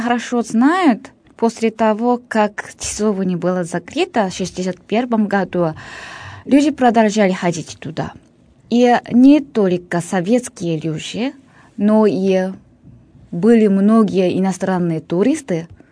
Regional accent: Japan; Russian is a second language; тогда я не сказала, что я из Японии, потому что если я говорю, я из Японии

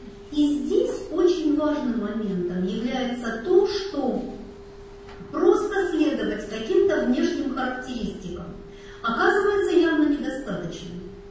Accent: Ural, Russia; Я такой, я уралец.

